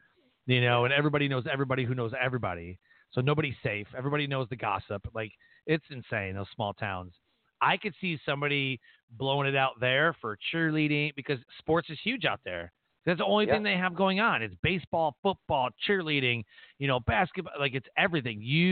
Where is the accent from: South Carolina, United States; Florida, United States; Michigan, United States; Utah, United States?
Michigan, United States; Detroit; also born or lived in Yale, Michigan; Like, I grew up in Detroit, but then my sophomore, junior year, we moved away. The city was getting bad or whatever.